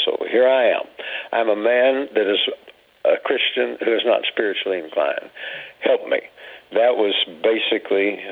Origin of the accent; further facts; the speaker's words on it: United States; being an American, we are by nature doers.